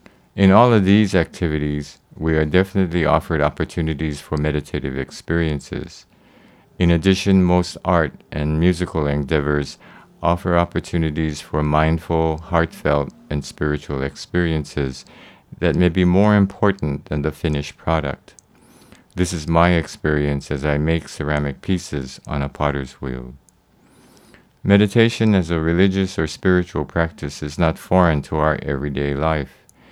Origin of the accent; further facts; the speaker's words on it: Aiea, Hawaii, United States; also born or lived in Kona; I was born in Kona, grew up in Aiea.